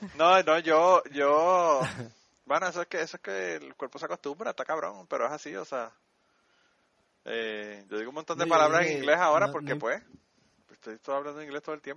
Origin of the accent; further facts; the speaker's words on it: Cuba; como cubano.